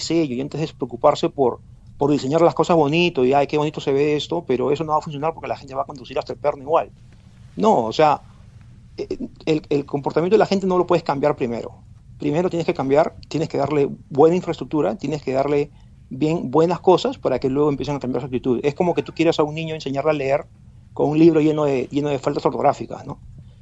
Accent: Lima, Peru; yo soy de Lima, yo soy peruano

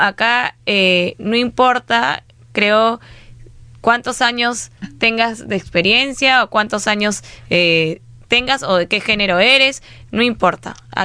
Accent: Peru; nosotros como peruanos confiamos en el peruano que está en nuestro costado.

